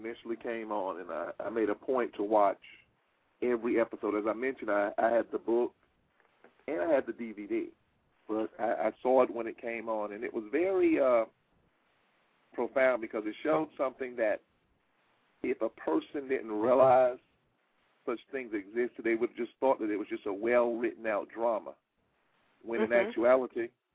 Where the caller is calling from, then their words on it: Atlanta, Georgia, United States; I'm calling from Atlanta. I got in a little late this evening.